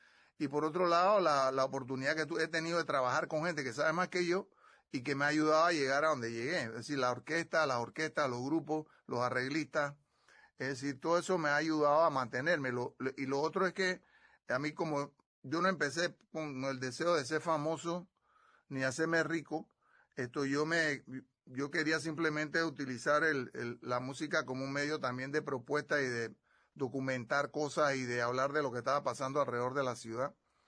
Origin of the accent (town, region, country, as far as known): Panama; moved away as an adult